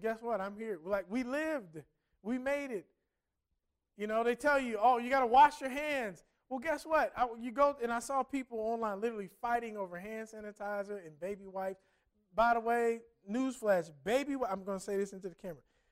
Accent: Cincinnati, Ohio, United States; I'm from Cincinnati, I remember when we had this contaminated water.

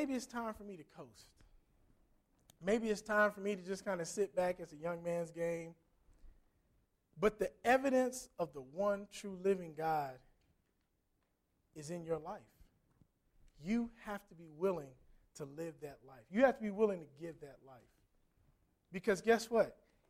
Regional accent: Ohio, United States; Now, Pat and I have nothing in common except for we're both from Ohio.

